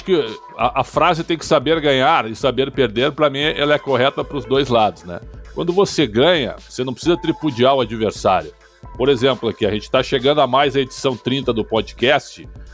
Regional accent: Porto Alegre, Rio Grande do Sul, Brazil; Eu, como sou de Porto Alegre

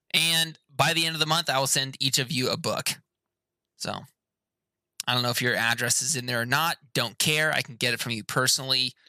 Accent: Hawaii, United States; I grew up in Hawaii and I didn't go to high school because it was nothing but gang fights and child daycare centers at my high school.

